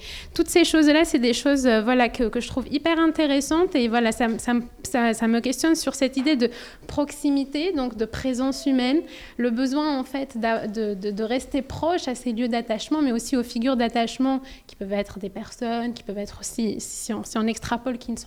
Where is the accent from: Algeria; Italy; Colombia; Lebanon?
Algeria; now in France; moi je suis algérienne aussi